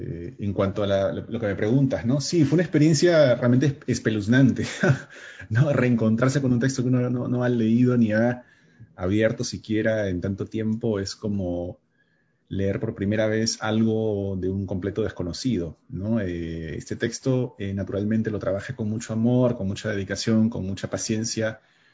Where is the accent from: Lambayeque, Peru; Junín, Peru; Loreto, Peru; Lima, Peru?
Lima, Peru; es un libro que salió en el Perú, en Lima, de donde yo soy originalmente